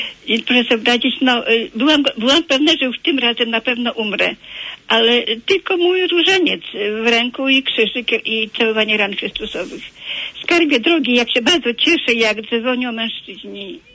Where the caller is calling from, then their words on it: Elbląg, Warmian-Masurian Voivodeship, Poland; z Elbląga.